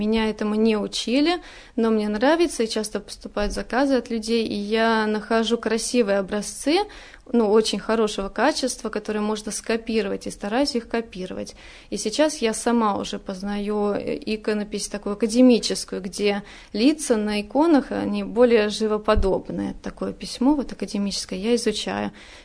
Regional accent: Belarus; moved away as an adult; переехала, потому что это родина моего мужа, а сама я из Беларуси.

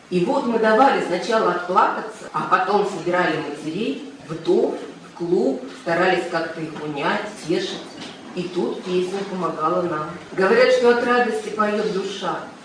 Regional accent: Ural, Russia; в том числе и мы, уральцы.

